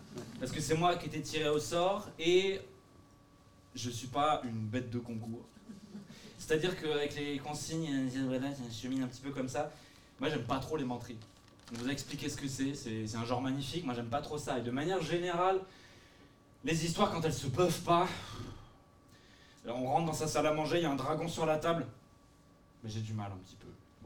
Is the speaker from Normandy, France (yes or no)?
yes; Normandy, France; Moi j'ai grandi en Normandie.